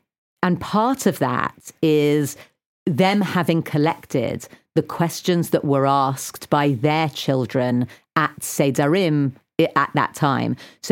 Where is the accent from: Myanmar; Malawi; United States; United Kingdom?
United Kingdom; That actually is one of our questions as British Jews this year.